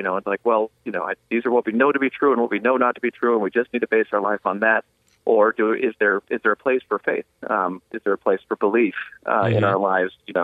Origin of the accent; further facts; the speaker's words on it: Hawaii, United States; I did. I grew up in Hawaii. My grandfather was actually in the military, and he was stationed out in Hawaii where he met my grandmother. So my dad eventually settled out there to be close to his folks. And so I grew up through high school in Hawaii.